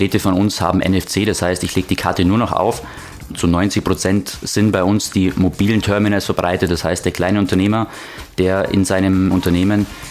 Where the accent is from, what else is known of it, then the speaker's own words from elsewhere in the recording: Herrsching, Bavaria, Germany; Ich bin direkt aus München, aus Herrsching, am schönen Ammersee.